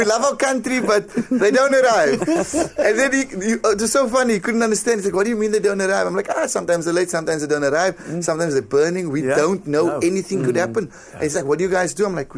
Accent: South Africa; the beautiful thing about being South African is we are open WhatsApp group.

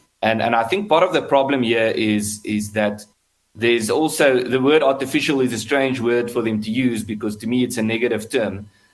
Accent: South Africa; But I'm also South African.

